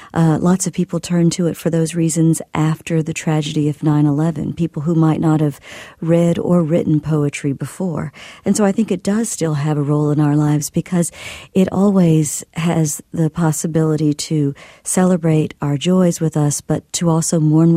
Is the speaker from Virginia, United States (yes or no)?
no; Mississippi, United States; It's about the laws that were in effect not only in my home state of Mississippi, but across the country.